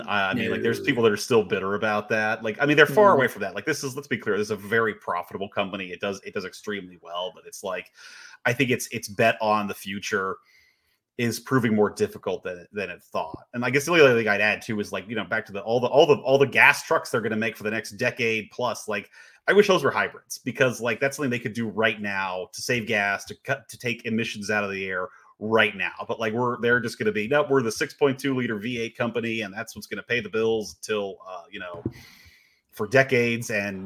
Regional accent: Texas, United States; I'm from Texas public schools.

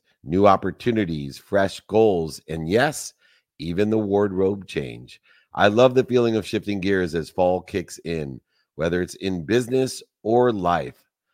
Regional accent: Akron, Ohio, United States; where I grew up in Akron, Ohio with a single mom, six kids, five boys and a girl

